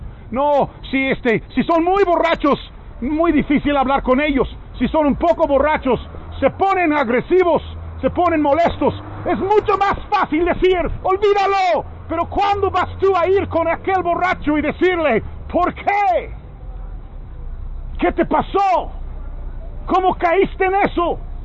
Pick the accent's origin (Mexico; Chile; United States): United States; especialmente en mi tierra, en Estados Unidos.